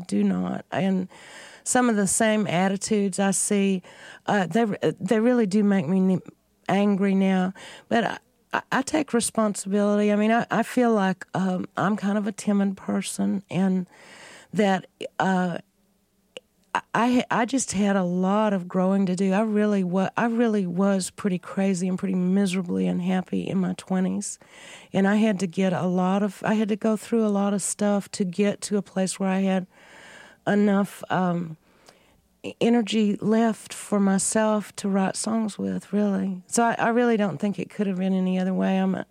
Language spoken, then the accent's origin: English; Lubbock, Texas, United States; growing up in Lubbock in that little box